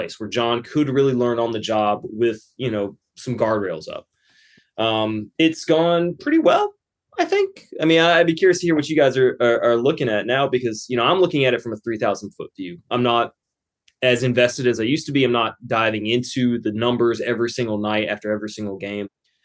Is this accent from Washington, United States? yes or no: no; North Carolina, United States; as a kid growing up in North Carolina, I was very lucky.